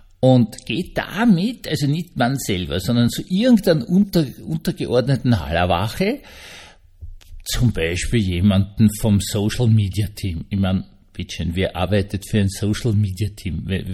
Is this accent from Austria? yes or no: yes; Austria; Wir als Österreicher müssen schon langsam sagen, sie sind alle so dumm und sie sind unsere Ch